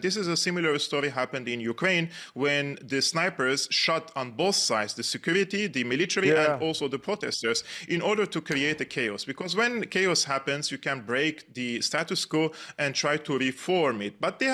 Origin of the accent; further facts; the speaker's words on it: Syria; I'm a Syrian. I was born in Syria